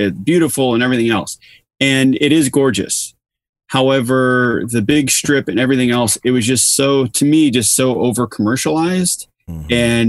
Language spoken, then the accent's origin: English; Los Angeles, California, United States; I would say, Los Angeles, people who, like myself, I grew up in Los Angeles.